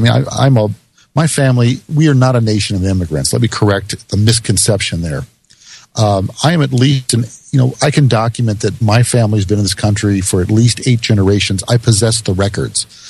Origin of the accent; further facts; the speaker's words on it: United States; my family's lived in here, this country, maybe 12 or 13 generations. So I'm not an immigrant. I'm Native American, born and bred, and I have no other country. I've known no other country.